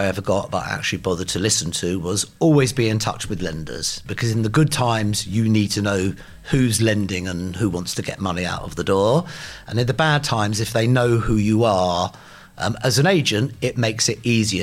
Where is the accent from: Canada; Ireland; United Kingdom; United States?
United Kingdom; London; I was brought up in Crookerwood in North London